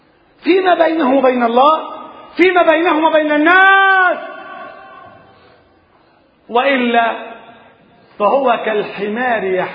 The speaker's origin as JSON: {"language": "Arabic", "country": "Egypt", "said": "أن ترفع البلاء والمحن عن بلدنا مصر"}